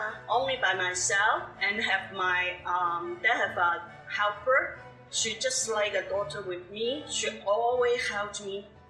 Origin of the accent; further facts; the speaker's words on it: Hong Kong; English is a second language; moved away as an adult; now in Canada; I come from Hong Kong.